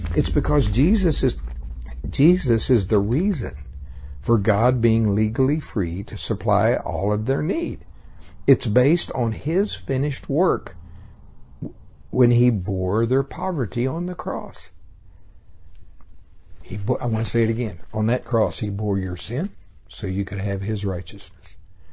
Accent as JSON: {"language": "English", "region": "Oklahoma", "country": "United States", "said": "I'm not a scared. I'm from Oklahoma."}